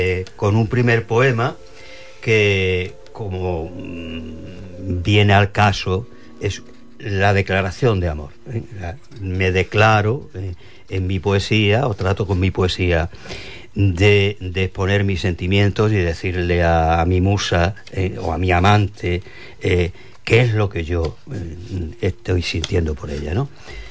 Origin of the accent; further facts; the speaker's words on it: Huelva, Andalusia, Spain; otro que hablo de mi tierra, de Huelva, de Andalucía.